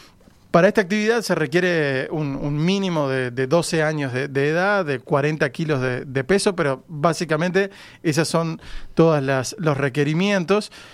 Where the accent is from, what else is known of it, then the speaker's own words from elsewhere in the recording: Salto, Uruguay; yo soy del interior, ustedes saben, soy de Salto